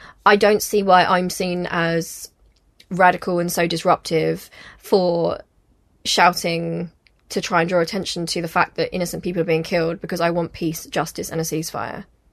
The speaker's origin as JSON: {"language": "English", "country": "United Kingdom", "said": "you're just going to have to cope with the fact that I am British. I've lived here all my life. I will always be British."}